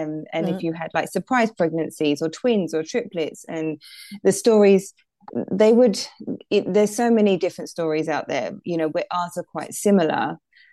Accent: London, United Kingdom; also born or lived in Dominican Republic; I am British. I was born and raised in London. But I spent 6 years in the Dominican Republic

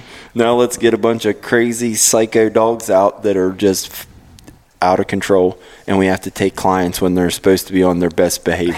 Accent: Pennsylvania, United States; Now, I grew up in Pennsylvania, but my whole family was from West Virginia.

